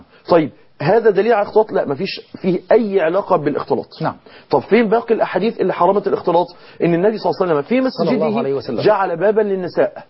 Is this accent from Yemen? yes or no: no; Egypt; المكان اللي احنا بنسميه عندنا في مصر بز الرجل